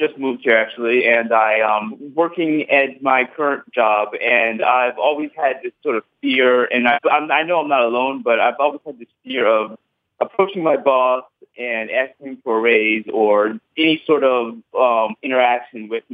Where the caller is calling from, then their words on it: Lawrenceville, New Jersey, United States; I'm calling from New Jersey, Lawrenceville, New Jersey.